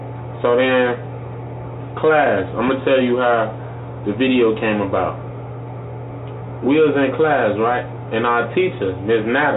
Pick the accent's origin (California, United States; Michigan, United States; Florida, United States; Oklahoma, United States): Florida, United States; Miami; Just off of a couple shares from Miami people, my hometown, Miami. I attend Miami Northwestern. Miami blew this up for me.